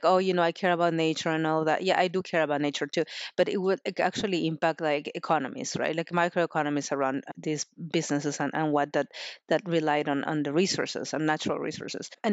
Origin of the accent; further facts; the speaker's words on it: Lima, Peru; I'm originally from Peru. So, you know, you're born and grow up in Peru, even if you're in like a city girl like me in Lima, which is a 12 million people city, right? Like a pretty big city.